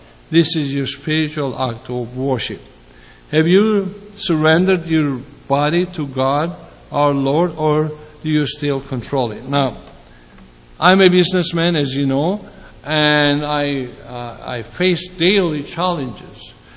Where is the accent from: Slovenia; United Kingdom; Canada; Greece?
Greece; And I come from Greece, where some time ago, even today, there were many monasteries.